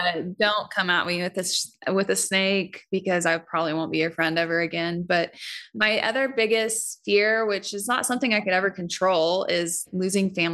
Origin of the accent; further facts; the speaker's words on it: Kansas, United States; I grew up on a ranch in Southwest Kansas.